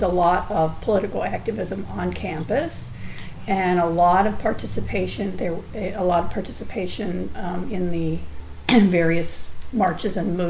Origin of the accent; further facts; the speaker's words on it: Montclair, New Jersey, United States; born there; I was born in Montclair, New Jersey in 1950.